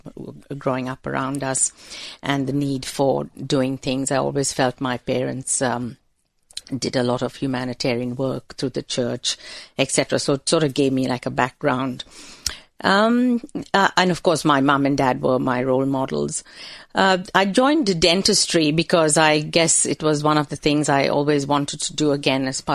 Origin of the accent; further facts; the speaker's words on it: Mumbai, Maharashtra, India; now in Vanuatu; I actually was born and raised in Mumbai in India